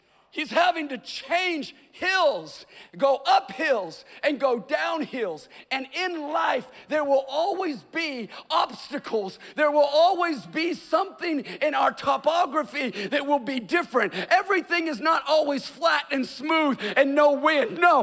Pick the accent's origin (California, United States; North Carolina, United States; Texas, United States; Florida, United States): California, United States; Los Angeles; And I'm here from Los Angeles to tell somebody